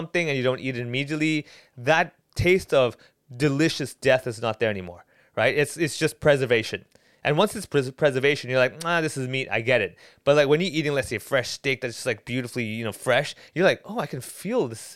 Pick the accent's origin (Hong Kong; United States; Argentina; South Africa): Hong Kong; I'm doing my stand-up comedy in Cantonese because I grew up in Hong Kong, went to a Chinese school, and that's why I speak Cantonese.